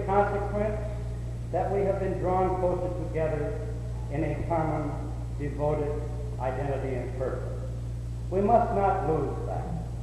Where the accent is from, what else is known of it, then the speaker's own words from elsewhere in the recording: Alaska, United States; I was born on Prince William Sound, grew up there, went to school there, worked in the canneries, in the mines, and for the Old Road Commission on the Richardson Trail.